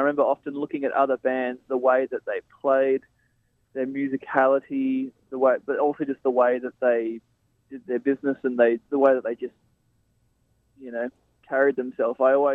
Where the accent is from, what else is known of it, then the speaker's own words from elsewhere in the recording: Melbourne, Victoria, Australia; a lot of people, when they find out we're from Melbourne, they want to know, oh, what's going on?